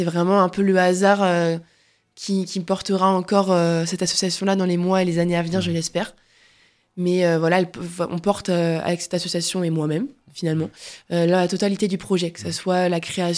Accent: Colmar, Grand Est, France; alors que j'ai plaisir à revenir en Alsace, à Colmar, notamment dans ma ville natale.

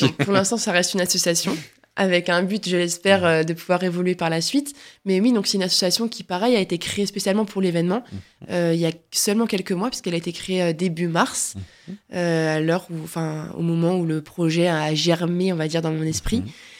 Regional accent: Colmar, Grand Est, France; alors que j'ai plaisir à revenir en Alsace, à Colmar, notamment dans ma ville natale.

